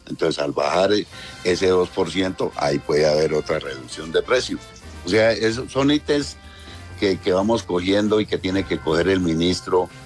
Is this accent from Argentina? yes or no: no; Colombia; proveer también para nuestra subsistencia como colombianos, ya que producimos para Colombia.